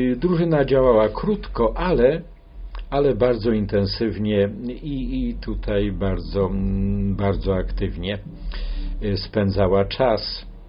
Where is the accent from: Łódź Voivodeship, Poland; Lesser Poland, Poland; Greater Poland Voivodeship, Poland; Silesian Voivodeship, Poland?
Lesser Poland, Poland; Wieprz; ja z urodzenia jestem mieszkańcem Wieprza, bo urodziłem się w Wieprzu, nie w Wadowicach, nie w Andrychowie. No i tam spędziłem swoje dzieciństwo i młodość.